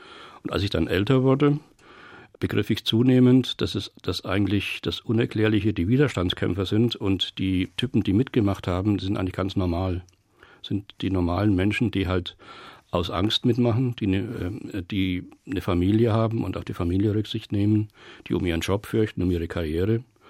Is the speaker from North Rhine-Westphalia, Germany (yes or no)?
no; Bavaria, Germany; Also ich bin ein geborener Bauernbub. Ich bin in Mittelfranken aufgewachsen, in einem Arbeiter- und Bauernhaushalt und bin groß geworden mit dem Radio, mit dem Bayerischen Rundfunk.